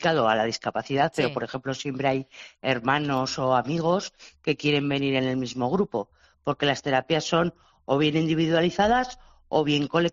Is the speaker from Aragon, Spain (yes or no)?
yes; Zaragoza, Aragon, Spain; Sí, somos de Zaragoza.